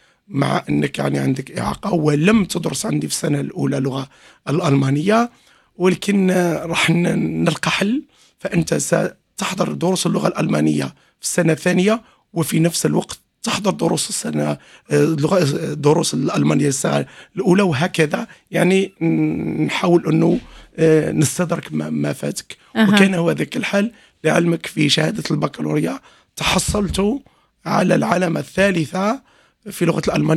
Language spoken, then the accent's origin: Arabic; Constantine, Constantine Province, Algeria; كانت مختومة بختم أديبة كبيرة عندنا بالجزائر